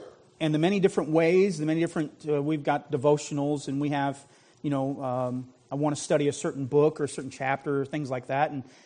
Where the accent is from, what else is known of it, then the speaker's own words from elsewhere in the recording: United States; I mean, I'm an American. I look at miles per hour